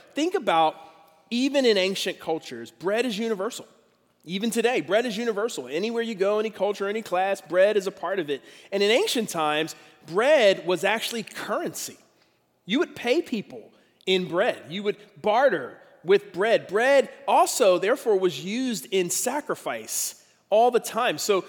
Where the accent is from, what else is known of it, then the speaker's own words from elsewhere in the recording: Philadelphia, Pennsylvania, United States; I grew up in Philadelphia, and if you know anything about Philadelphia architecture, one of the things that Philly's known for are row homes